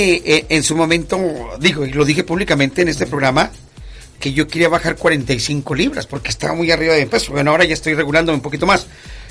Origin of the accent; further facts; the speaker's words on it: Mexico; tradicionalmente nosotros como mexicanos, como hispanos, vamos y nos comemos unas carnitas de puerco.